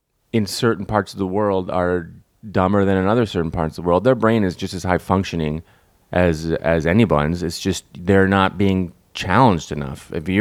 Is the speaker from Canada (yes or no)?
yes; Canada; because I'm from Canada and you have to take French until 9th grade, or until 10th grade